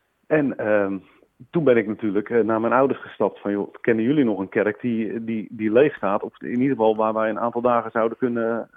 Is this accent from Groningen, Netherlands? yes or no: yes; Hefshuizen, Groningen, Netherlands; born there; Maar hij is ooit begonnen in Hefshuizen, waar ik ben geboren.